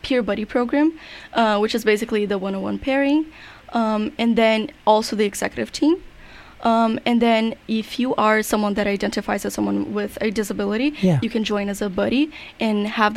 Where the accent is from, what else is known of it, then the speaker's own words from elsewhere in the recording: Brazil; But basically, I am from Brazil.